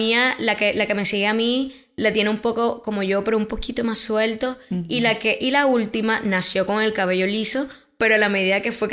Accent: Galeras, Sucre, Colombia; toda mi infancia y gran parte de mi niñez, de mi adolescencia, lo viví en Galeras.

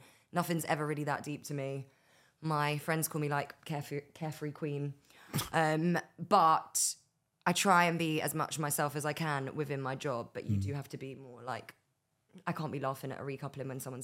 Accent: Bristol, South West England, United Kingdom; And then now people are like, you are so South London. And I'm like, honey, I'm from Bristol.

